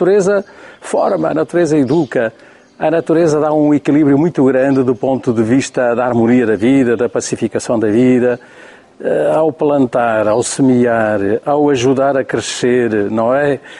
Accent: Norte, Portugal; Portanto, sou lá do Nordeste Transmontano, numa família ligada à agricultura, àquela agricultura de subsistência e pouco mais. E cresci no meio disso, desde bebé, pronto.

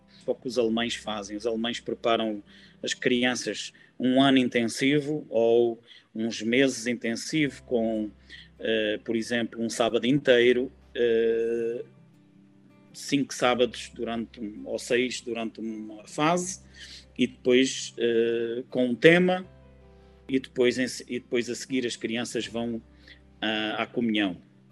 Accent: Évora, Portugal; moved away as an adult; viemos de Évora, da bela cidade de Évora, e depois fomos nos instalando aqui

